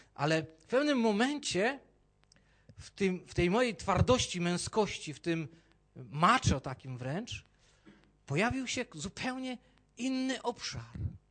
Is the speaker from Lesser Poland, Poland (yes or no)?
no; Jaworzno, Silesian Voivodeship, Poland; Idąc ulicą mojego miasta, pochodzę z Jaworzna